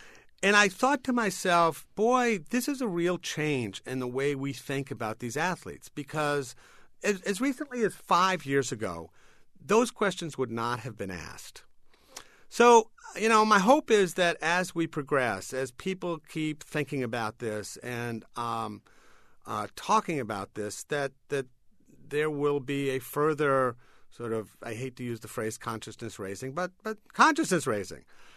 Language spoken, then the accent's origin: English; Providence, Rhode Island, United States; I grew up in Providence, Rhode Island, rooting for the Providence College Friars, which were the only game in town.